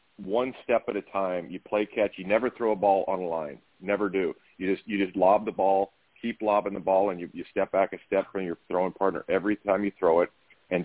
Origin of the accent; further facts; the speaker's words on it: Nebraska, United States; You know, growing up, I grew up in Western Nebraska, and I didn't have any pitching coaches, any baseball coaches that really knew anything about the game